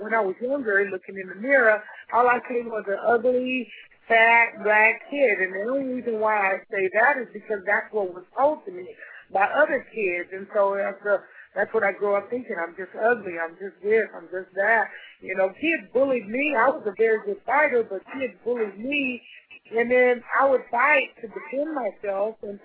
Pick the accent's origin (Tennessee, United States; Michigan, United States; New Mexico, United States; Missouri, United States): New Mexico, United States; Because when I grew up in New Mexico, there was a lot of white people, but I lived on the south side, so there was quite a few African Americans